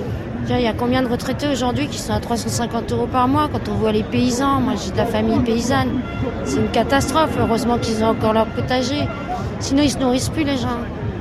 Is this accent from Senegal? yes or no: no; Villepinte, Île-de-France, France; j'ai 45 ans. J'ai grandi à Villepinte, le 93 c'est quand même une zone assez sinistrée.